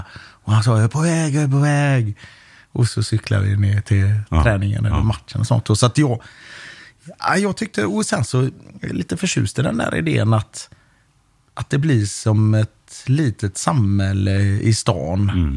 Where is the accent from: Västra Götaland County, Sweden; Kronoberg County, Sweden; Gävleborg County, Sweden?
Västra Götaland County, Sweden; Gothenburg; när vi växte upp i Biskopsgården